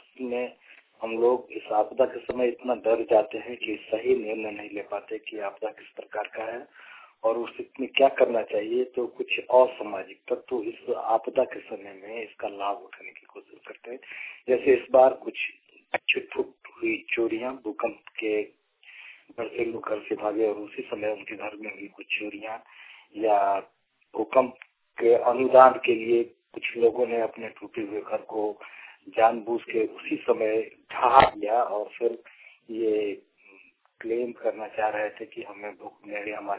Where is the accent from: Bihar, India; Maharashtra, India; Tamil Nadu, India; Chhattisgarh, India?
Bihar, India; Raghunandanpur; मैं रघुनंदनपुर मधुबनी का रहने वाला हूँ।